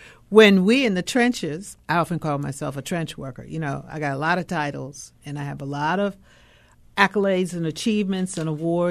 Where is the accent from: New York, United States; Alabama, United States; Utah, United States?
New York, United States; now in Baltimore, United States; I'm a transplant. So I came from New York, and I grew up in a city where, you know, it was supposed to be the melting pot.